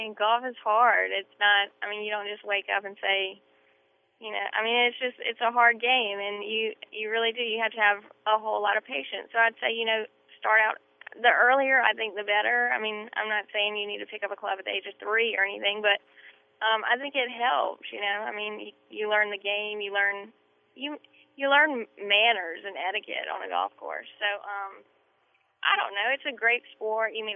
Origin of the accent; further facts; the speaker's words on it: Georgia, United States; I mean, I'm from Georgia, and last winter it was tough for everybody, but for the South it was pretty tough.